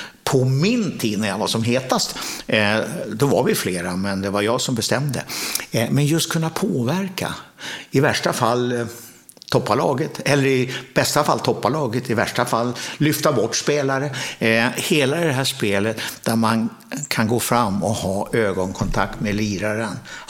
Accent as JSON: {"language": "Swedish", "town": "Nacka", "region": "Stockholm County", "country": "Sweden", "tie": "born or raised there", "said": "Jag kommer ihåg när vi flyttade ut från Stockholm, för jag föddes i Stockholm 1948, då grät min mamma för att flytta ut på landet."}